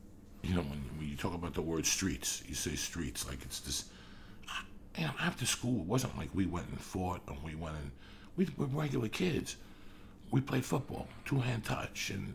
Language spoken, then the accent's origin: English; North Bergen, New Jersey, United States; when I was growing up in North Bergen, it was a fight every day.